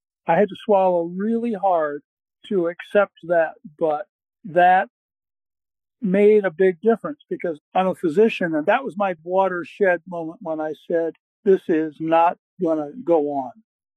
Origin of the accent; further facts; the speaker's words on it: Kohlberg, Wisconsin, United States; from Kohlberg, Wisconsin.